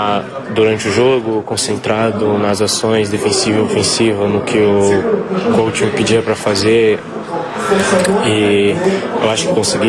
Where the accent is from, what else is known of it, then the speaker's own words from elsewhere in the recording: Brazil; Sou brasileira, mãe brasileira.